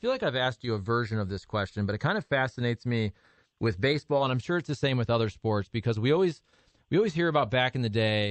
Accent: Toledo, Ohio, United States; See, I'm from Toledo, Ohio, so I really have no room to talk.

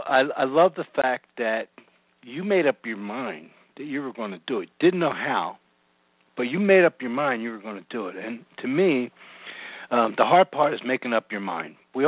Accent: Philadelphia, Pennsylvania, United States; I'm from the Philadelphia area as well.

